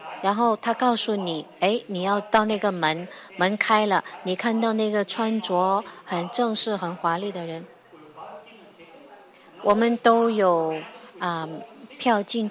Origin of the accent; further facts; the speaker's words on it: Australia; 然后我们向教皇介绍我们是澳洲人